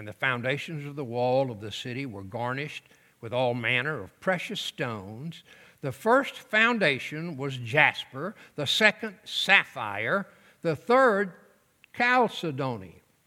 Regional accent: Osyka, Mississippi, United States; We're from Osaka, Mississippi, south of Macomb, Pike County.

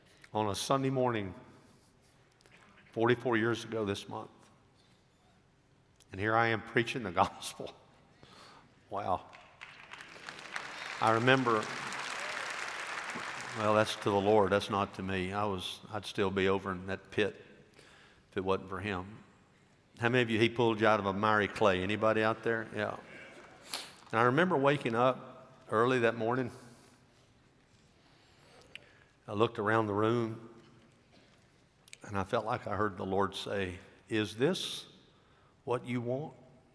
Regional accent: Dyersburg, Tennessee, United States; When I was a boy, growing up in Dyersburg

